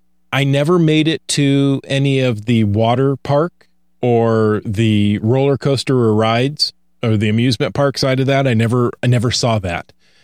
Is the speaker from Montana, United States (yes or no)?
no; Ohio, United States; You know, I grew up in Ohio and I would always tell people, and I still will.